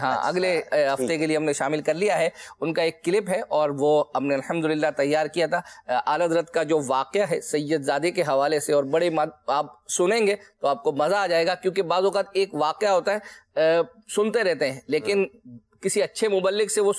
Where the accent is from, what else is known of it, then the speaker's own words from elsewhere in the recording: Pindi Gheb, Punjab, Pakistan; ہمارا ضلع جس کو اٹک کہتے ہیں, اور اٹک ہمارا ضلع ہے اور تحصیل ہماری پنڈی گھیب ہے, ایک مشہور جو ہے وہ اپنا شہر ہے.